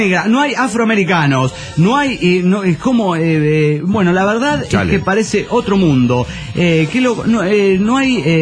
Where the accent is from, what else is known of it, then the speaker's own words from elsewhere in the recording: Encarnación de Díaz, Jalisco, Mexico; de Encarnación de Díaz, Jalisco, México.